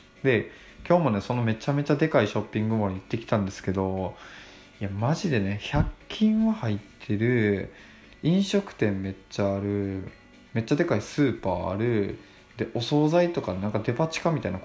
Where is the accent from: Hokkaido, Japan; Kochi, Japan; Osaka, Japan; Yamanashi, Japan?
Kochi, Japan; moved away as an adult; now in Tokyo, Japan; 僕ずっと高知県生まれ高知県育ちで、24とかまで本当に高知にいたんですよ。23とかか。でそっから東京に出てきて